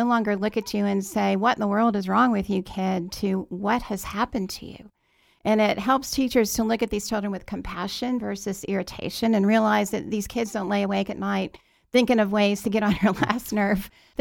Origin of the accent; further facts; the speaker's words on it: Washington, District of Columbia, United States; I grew up in the Washington, D.C. area, and on Sunday afternoons, I used to rock abandoned babies at D.C. General Hospital.